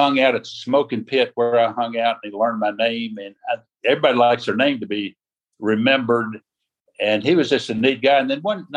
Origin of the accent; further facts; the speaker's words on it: Tennessee, United States; And you growing up in the South, you can kind of imagine what some of those are. And so right before my senior year of high school, my dad was transferred from Middle Tennessee to East Tennessee to Knoxville.